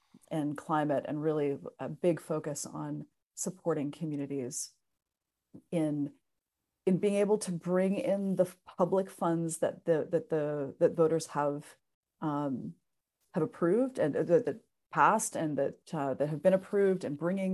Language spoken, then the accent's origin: English; Ontario, Canada; I am from a very different watershed. I'm from the Canadian side of the Great Lakes.